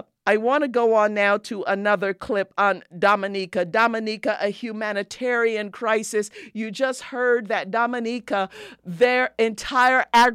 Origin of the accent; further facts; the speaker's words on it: Barbados; You all know that I am from the region. I am from Barbados